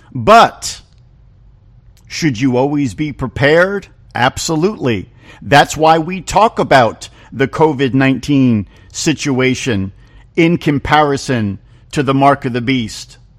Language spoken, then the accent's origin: English; New Jersey, United States; Now, I'm from New Jersey, and to my way of thinking, I'm always suspicious.